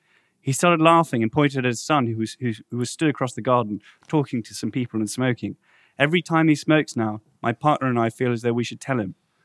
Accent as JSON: {"language": "English", "region": "London", "country": "United Kingdom", "also_born_or_lived": "United States", "said": "I'm from London, blah, blah, blah, blah. But, you know, I lived in the States for a long time, blah, blah."}